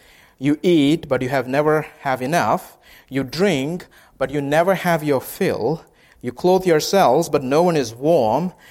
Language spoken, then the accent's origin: English; India; And I'm from India.